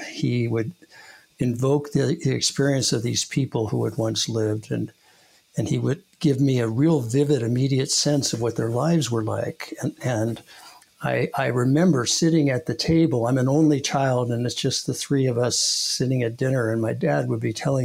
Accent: Santa Monica, California, United States; also born or lived in New York; And I grew up in Santa Monica and then the San Fernando Valley in Reseda, and then came back to West Los Angeles to start high school.

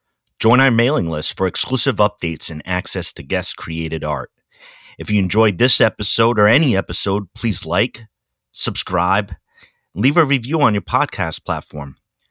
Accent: Rhode Island, United States; I'm from the East Coast in Rhode Island. There's something about Astoria, me being from the Ocean State in Rhode Island, and some of the demographics and ethnic groups historically of fishermen and some Portuguese background from my way.

